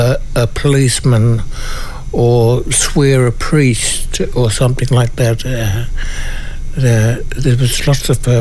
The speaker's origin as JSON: {"language": "English", "town": "Ingham", "region": "Queensland", "country": "Australia", "tie": "born there", "said": "and so I usually tell people that I'm from Palm Island because all my family from there, but I was originally born in Ingham."}